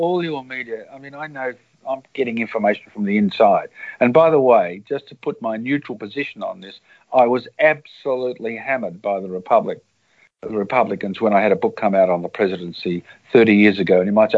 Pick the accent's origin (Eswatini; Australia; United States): Australia; Melbourne, Victoria; I come from Melbourne. I'm Melbourne right now